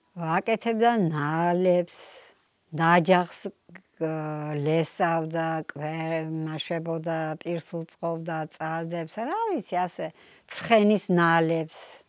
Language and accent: Georgian; Tskaltubo, Imereti, Georgia; born there; დავიბადე სოფელ წყალტუბოში 1952 წელს.